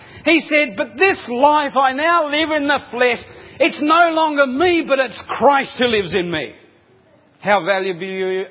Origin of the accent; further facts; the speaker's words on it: South Australia, Australia; Now I come from South Australia and there are no convicts in South Australia, so we're a free state, so that's okay.